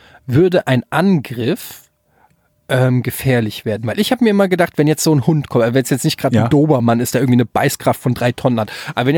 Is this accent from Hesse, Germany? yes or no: yes; Frankfurt, Hesse, Germany; Ich komme aus Frankfurt.